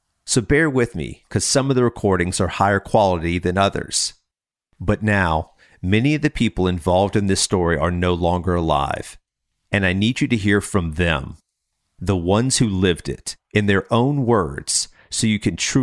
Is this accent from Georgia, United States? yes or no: yes; Atlanta, Georgia, United States; This one was based in my hometown of Atlanta, Georgia.